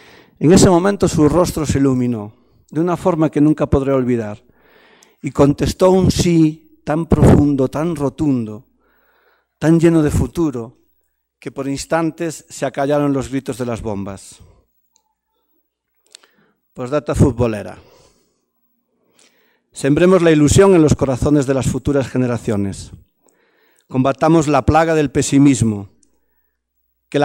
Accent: Galicia, Spain; soy más gallego que el padre de Mafalda, de Manolito en las historias de Mafalda.

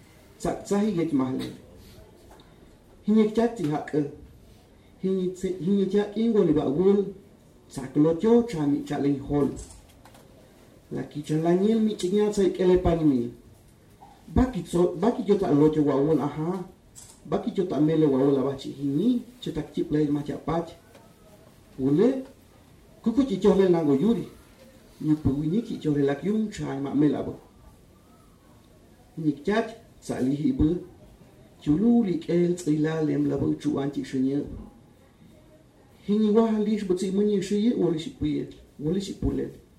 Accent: Tumbalá, Chiapas, Mexico; first language Chol; Spanish is a second language; Voy a leer un fragmento en mi lengua materna, que es Chol de Tumbala, y después un fragmento también en español.

